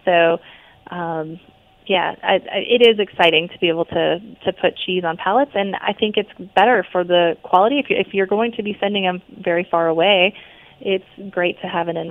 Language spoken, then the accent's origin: English; Georgia, United States; we are in the South. We're from Georgia.